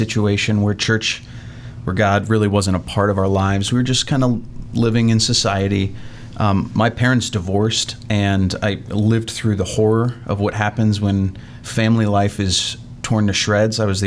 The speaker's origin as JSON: {"language": "English", "town": "Cincinnati", "region": "Ohio", "country": "United States", "tie": "born or raised there", "said": "Well, I grew up in Cincinnati, Ohio."}